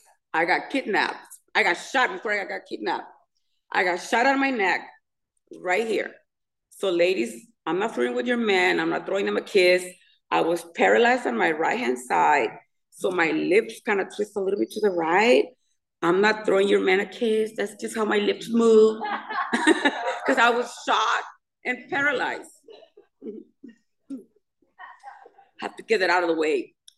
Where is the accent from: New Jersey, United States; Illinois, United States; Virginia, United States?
Illinois, United States; Chicago; So I'm from Chicago